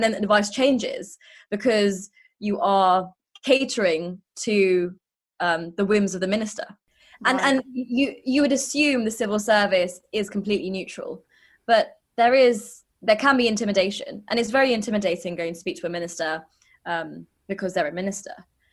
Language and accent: English; United Kingdom; Being Asian British and a Duke, because I had a quite, I didn't have like a, you know, a top role in the civil service. I felt like a real minority.